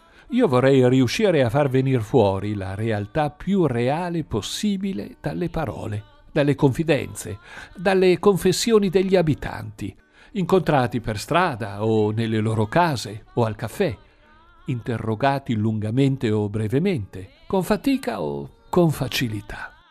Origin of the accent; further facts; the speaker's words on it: Luzzara, Emilia-Romagna, Italy; per me Luzzara è sì il mio paese natale